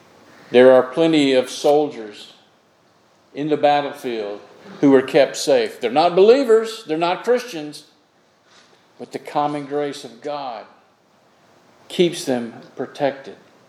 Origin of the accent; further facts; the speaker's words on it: Florida, United States; I grew up in Florida. And Florida is a tropical climate.